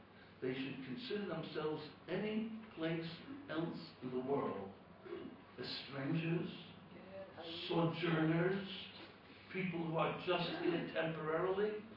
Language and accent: English; New York, United States; born there; I was born in New York, but I come from Eretz Yisrael.